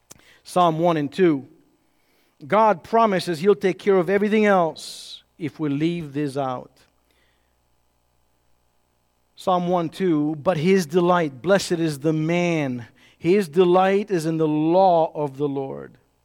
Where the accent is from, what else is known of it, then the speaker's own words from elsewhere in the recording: Romania; English is a second language; now in Chicago, United States; Whether it's the accent, where you from? Chicago. No. Where are you really from? Romania. Okay. They know because it's been imprinted in me.